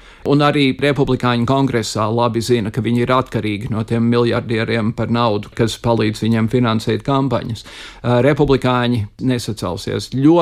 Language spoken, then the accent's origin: Latvian; United States; manus vecvecākus Amerika uzņēma, un mani vecāki tur varēja izveidot profesiju, un es tur piedzimu un uzaugu, un Amerika mani izglītoja